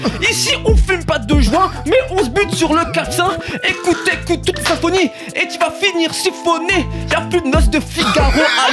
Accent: Neuilly, Île-de-France, France; Je viens d'Etiécar. Voilà, je suis rappeur, je viens de Neuilly, RPZ Neuilly.

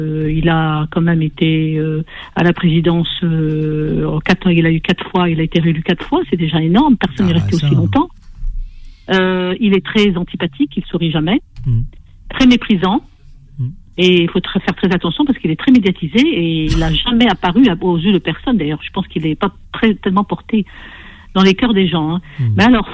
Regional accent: Béjaïa, Béjaïa Province, Algeria; parce qu'il est quand même allé à Béjaïa, c'est ma ville, hein, je suis de Béjaïa

